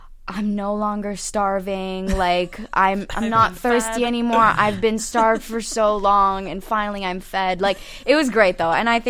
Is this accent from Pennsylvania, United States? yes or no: yes; Philadelphia, Pennsylvania, United States; And Philly's my hometown, and I happen to be in town.